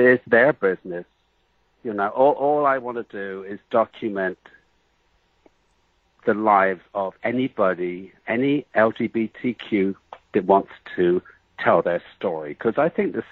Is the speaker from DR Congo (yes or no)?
no; England, United Kingdom; I'm a little bit exotic because I came from England